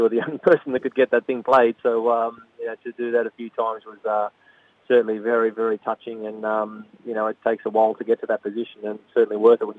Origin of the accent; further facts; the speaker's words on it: Queanbeyan, Australian Capital Territory, Australia; Growing up in Queanbeyan, a country town, like most rural areas are in Australia, sport is a great outlet.